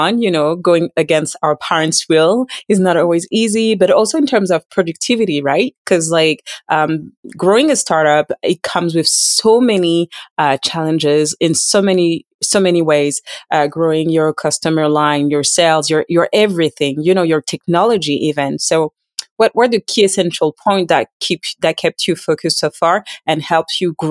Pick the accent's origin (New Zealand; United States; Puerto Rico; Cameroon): Cameroon; I'm from Cameroon, and the connection with that is we are both from, you know, immigrant descent.